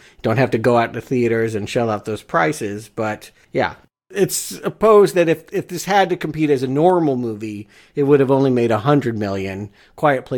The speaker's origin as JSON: {"language": "English", "region": "the South", "country": "United States", "said": "Oh, yeah. I'm from the South and we moved to the North and then we'd go on these 12-hour road trips."}